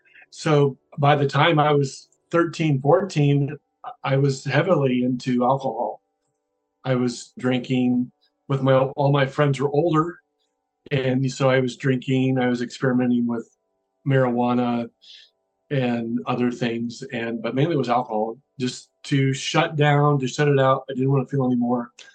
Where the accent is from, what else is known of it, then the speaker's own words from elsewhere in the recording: Iowa City, Iowa, United States; As a child, I was a latchkey kid from Iowa. I grew up in Iowa City, Iowa